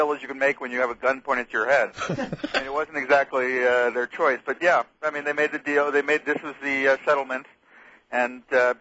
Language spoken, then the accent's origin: English; Hollywood, California, United States; I'm from Hollywood.